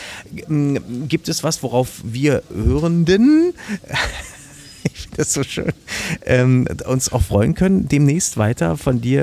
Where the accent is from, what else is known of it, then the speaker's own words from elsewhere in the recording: Berlin, Germany; ich bin ja auch aufgewachsen im Westteil